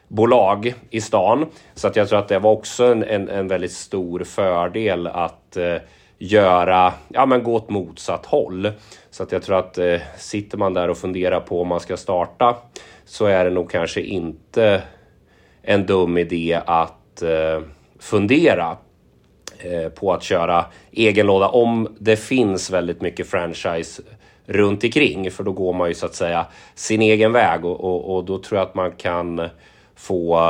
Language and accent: Swedish; Kumla, Örebro County, Sweden; Ja, jag är uppväxt i Kumla faktiskt. Så att jag gick mäklarutbildningen ner i Malmö 2009-2011. Sen flyttade jag tillbaka